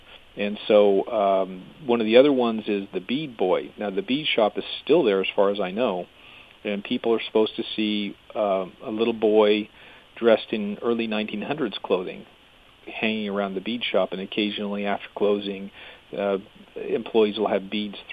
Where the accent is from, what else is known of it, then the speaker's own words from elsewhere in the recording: Vancouver, Washington, United States; No, I'm from Vancouver, Washington.